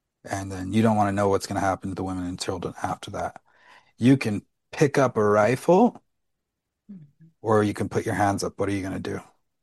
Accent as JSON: {"language": "English", "region": "Utah", "country": "United States", "tie": "born or raised there", "said": "I grew up in Utah and the police here are fantastic, largely due to the culture here."}